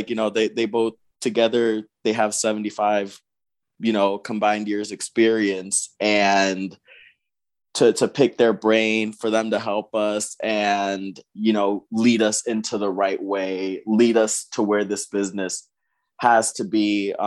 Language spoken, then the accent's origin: English; Pompano Beach, Florida, United States; also born or lived in San Juan, Puerto Rico / Las Vegas, United States; I actually grew up in Pompano Beach, Florida. I was born in San Juan, Puerto Rico, but my dad and my mom wanted to give us a better life. So we moved out to Vegas till I was about 9 years old.